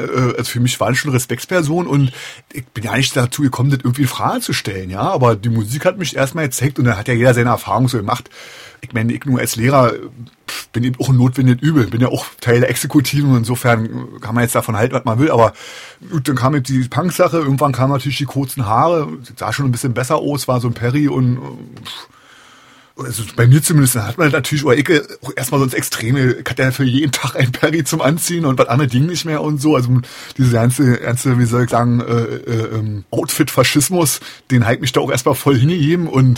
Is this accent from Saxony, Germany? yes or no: no; Biesenthal, Brandenburg, Germany; Nee, ich komme im Prinzip aus der Kleinstadt, die ist noch 10 Kilometer entfernt, Biesenthal heißt die.